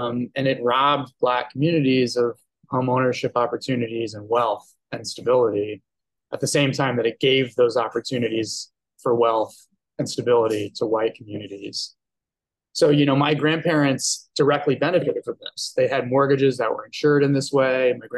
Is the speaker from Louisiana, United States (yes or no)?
yes; New Orleans, Louisiana, United States; I am originally from New Orleans, and it's where I was born and raised.